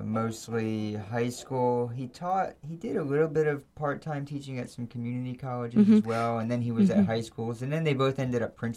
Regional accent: Virginia Beach, Virginia, United States; also born or lived in Hackettstown, United States; I grew up in Virginia Beach.

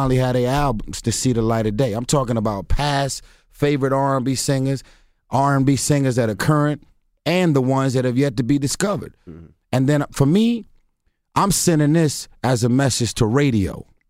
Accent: Los Angeles, California, United States; South Central LA, Watts. Lived in Watts for 19 years. I was born in Watts.

